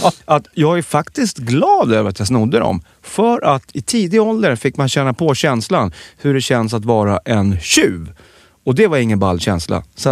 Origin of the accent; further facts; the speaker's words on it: Rimbo, Stockholm County, Sweden; Men jag snattade faktiskt suddgum när jag var liten i våran leksaksaffär hemma i Rimbo.